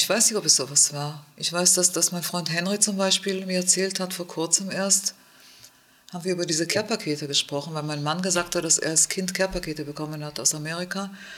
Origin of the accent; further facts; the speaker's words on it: Israel; Und ich war aus Israel natürlich Koedukation gewöhnt und Hose war gar kein Thema.